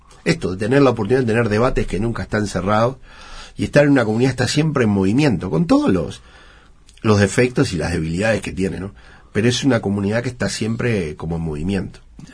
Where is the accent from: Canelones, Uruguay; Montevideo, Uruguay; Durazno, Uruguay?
Montevideo, Uruguay; Sí, yo soy de Montevideo.